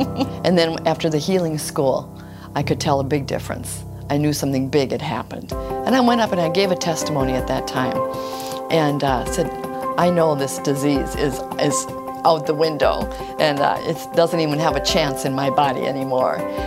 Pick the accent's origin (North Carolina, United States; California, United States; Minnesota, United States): Minnesota, United States; Hastings; I'm from Hastings, Minnesota.